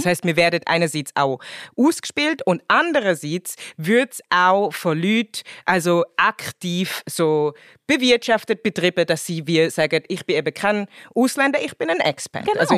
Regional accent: Switzerland

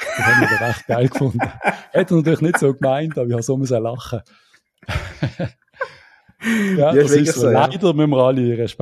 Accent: Lucerne, Switzerland; Also, da würde mir die Gallen raufkommen als Luzerner.

